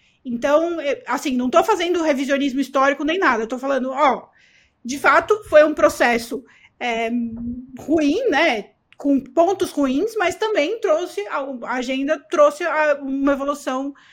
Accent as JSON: {"language": "Portuguese", "region": "São Paulo", "country": "Brazil", "said": "Como paulistana raiz"}